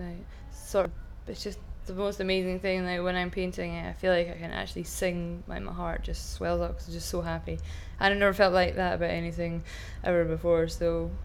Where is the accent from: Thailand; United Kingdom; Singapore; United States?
United Kingdom; Carnoustie, Scotland; also born or lived in Dundee / Edinburgh; I was born in Dundee in Ninemouth Hospital, but I grew up in Carnoustie, a famous golfing town.